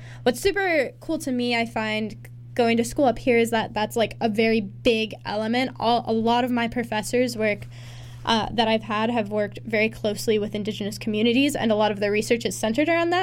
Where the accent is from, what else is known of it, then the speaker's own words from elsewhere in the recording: Seattle, Washington, United States; I think I'm from Seattle, so that's not too far away.